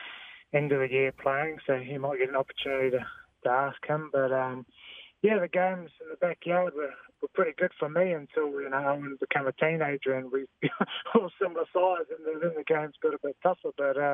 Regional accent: New Zealand; No, neither. We're pretty typical sort of New Zealand kids.

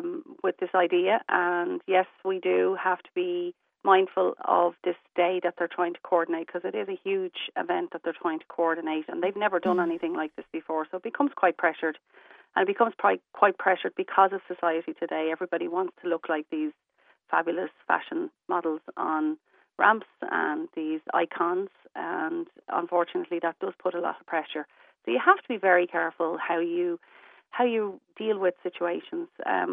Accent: Newtownmountkennedy, County Wicklow, Ireland; I'm here in Newtown, Mount Kennedy for 9 years, I think it is now. It's my hometown

